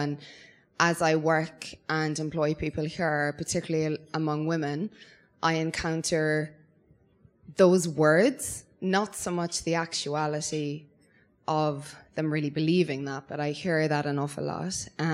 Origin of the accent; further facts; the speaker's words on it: Ireland; now in New Zealand; I have to say I had a bit of reticence to ask a question because I'm obviously not from New Zealand. I'm from Ireland